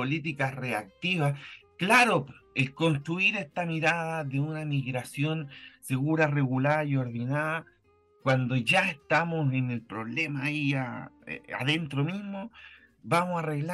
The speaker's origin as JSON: {"language": "Spanish", "country": "Chile", "said": "qué significa para nosotros, como nacionales, como chilenos, el enfrentarnos a este otro."}